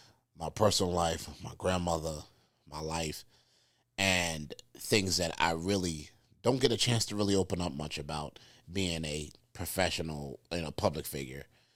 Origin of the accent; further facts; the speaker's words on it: New York, United States; I'm from New York too. That's why we connect.